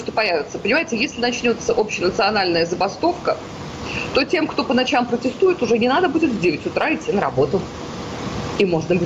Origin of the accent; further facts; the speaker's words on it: Belarus; Но, знаете, белорусы не сравнивают себя с кем-то. У нас уже прошел период